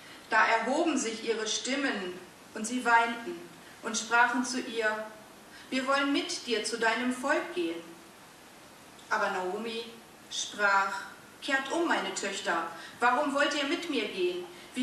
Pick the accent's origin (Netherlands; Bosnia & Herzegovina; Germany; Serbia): Germany; Melle, Lower Saxony; also born or lived in Wittingen / Hameln; Geboren bin ich in Wittingen, das ist ja nicht ganz so weit von hier, aufgewachsen dann in Melle im Osnabrücker Land und ja, bin dann über Studium irgendwann nach Hameln gekommen